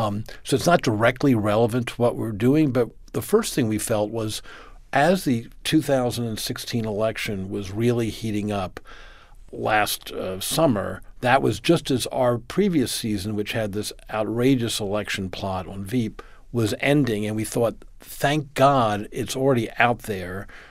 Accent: Washington, District of Columbia, United States; I grew up in Washington, and long before, obviously, I was a journalist or writing about politics.

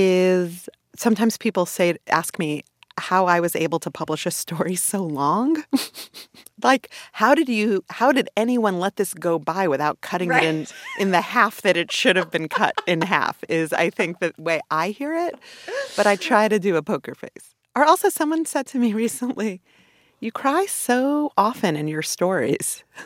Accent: New York City, New York, United States; So I grew up in Canarsie, which is... the last stop on the L train.

